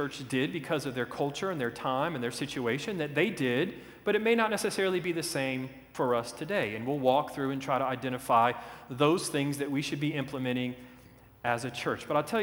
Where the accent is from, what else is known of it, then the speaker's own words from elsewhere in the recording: the South, United States; accent: southern; I'm going to read this from my southern accent, okay?